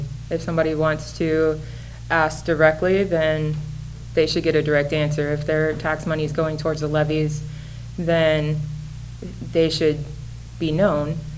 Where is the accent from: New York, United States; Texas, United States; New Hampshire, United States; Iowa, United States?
Texas, United States; Houston; more of my bio is that I'm not from here. I'm from Texas. I'm from Houston, so a big city. This is my first small town